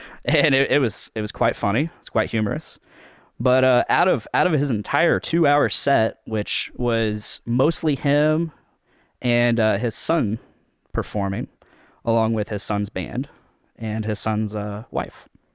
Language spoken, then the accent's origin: English; Delphi, Indiana, United States; born or raised there